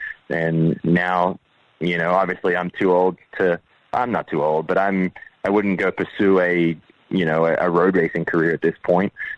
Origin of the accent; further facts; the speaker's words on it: Australia; when you look at my childhood and where I grew up in Australia